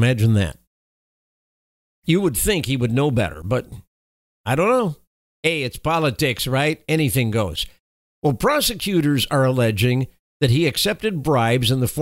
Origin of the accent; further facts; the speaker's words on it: Houston, Texas, United States; also born or lived in Fort Bend County, Texas; The good old boys network, Harris County, Houston, place that I actually call my hometown. I lived in Houston probably longer than at any other time in my life. And then Fort Bend County was second.